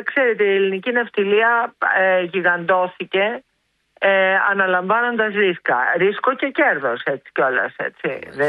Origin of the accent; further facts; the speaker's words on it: Greece; είμαι περήφανη σαν Ελληνίδα αυτή τη στιγμή